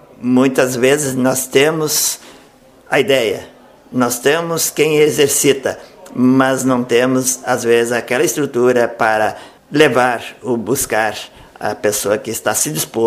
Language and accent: Portuguese; Crissiumal, Rio Grande do Sul, Brazil; now in Espumoso, Brazil; Sou natural da cidade de Criciúmal, próximo à fronteira com a Argentina, próximo de Santa Rosa, essa região. Hoje estamos residindo em Espumoso.